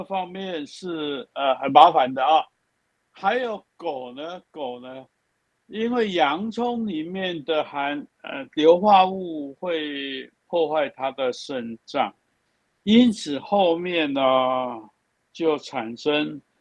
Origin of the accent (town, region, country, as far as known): China